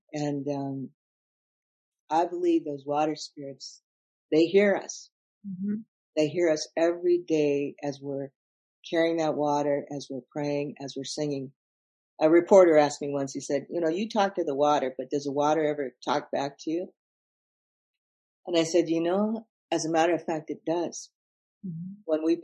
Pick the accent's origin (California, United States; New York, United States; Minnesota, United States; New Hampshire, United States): Minnesota, United States; Yeah, I think, you know, growing up in Minnesota, you know, and in northern Minnesota, harvesting wild rice out on the lakes